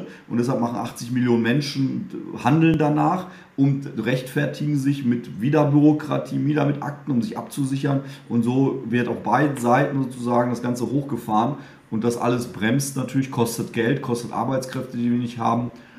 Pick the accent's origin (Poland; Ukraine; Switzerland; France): Poland; German is a second language; ich komme aus Polen.